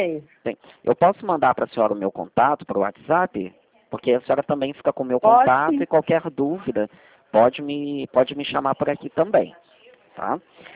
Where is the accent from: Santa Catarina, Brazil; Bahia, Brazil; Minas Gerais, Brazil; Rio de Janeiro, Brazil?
Rio de Janeiro, Brazil; Eu sou do Rio de Janeiro.